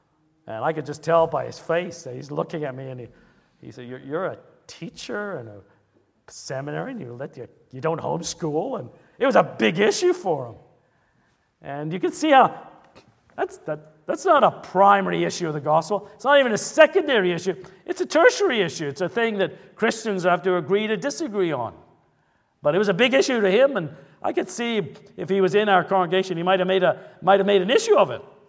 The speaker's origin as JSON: {"language": "English", "region": "Midlands", "country": "United Kingdom", "tie": "born or raised there", "said": "I grew up in England, in the Midlands"}